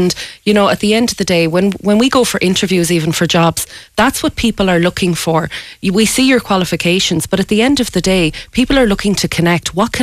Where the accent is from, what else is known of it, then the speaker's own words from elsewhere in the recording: Ireland; I think when it comes to being Irish as well, it's very important for us to connect, and we just want to reconnect with those people.